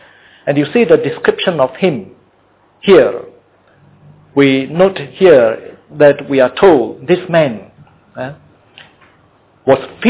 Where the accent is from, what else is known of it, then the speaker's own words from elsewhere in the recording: Muar, Johor, Malaysia; also born or lived in Batu Pahat; So when people ask me, where were you born? I say, Batu Pahat. Oh, but actually, I was raised up in Muar. Okay? So if you ask me, where was my hometown? I would say Muar, not Batu Pahat, you see. Although that was the place where I was born